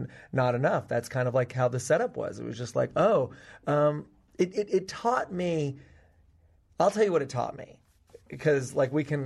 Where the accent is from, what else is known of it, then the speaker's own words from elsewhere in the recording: Tennessee, United States; I'm from Tennessee. I grew up on a farm in Tennessee.